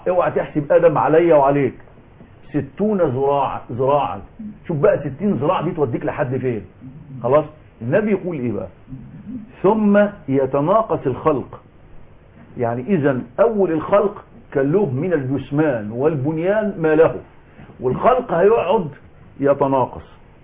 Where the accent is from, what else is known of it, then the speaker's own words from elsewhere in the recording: Egypt; عندنا في مصر